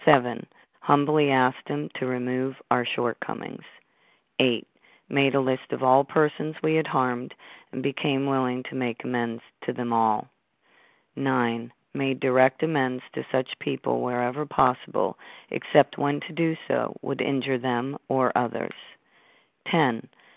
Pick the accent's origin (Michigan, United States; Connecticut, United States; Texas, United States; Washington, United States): Connecticut, United States; I'm from Connecticut.